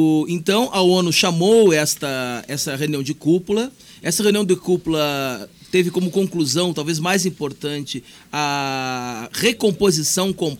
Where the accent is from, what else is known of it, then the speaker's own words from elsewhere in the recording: Brazil; como brasileiro, nos ajuda muito